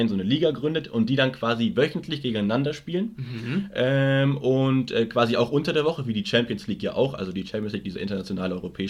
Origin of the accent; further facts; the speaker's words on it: Munich, Bavaria, Germany; Also München, klar ist München so meine Heimatstadt und auch deine.